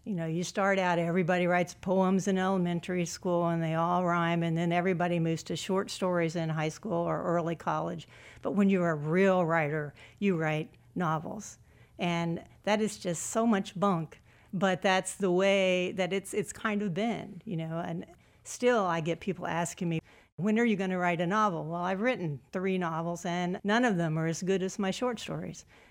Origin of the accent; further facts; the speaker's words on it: Indiana, United States; also born or lived in Georgia / South Carolina; I'm originally from Southern Indiana. I lived in Georgia and South Carolina. I do know that vernacular.